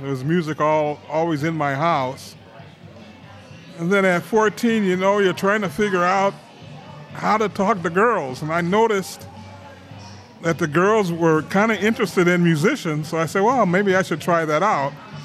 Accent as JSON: {"language": "English", "town": "Saint Paul", "region": "Minnesota", "country": "United States", "tie": "born or raised there", "said": "Yes, I was born and raised up in St. Paul."}